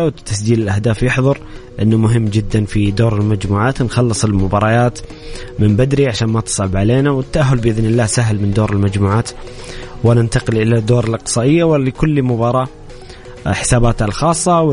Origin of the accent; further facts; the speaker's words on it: Saudi Arabia; وحنا كجمهور سعودي متعطشين جدا أنه نشوف المنتخب بطل